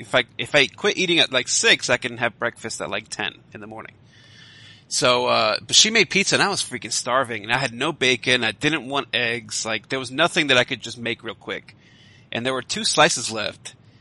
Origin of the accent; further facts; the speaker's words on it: New York, United States; Well, and me, because I'm from New York, so it's not real pizza to me.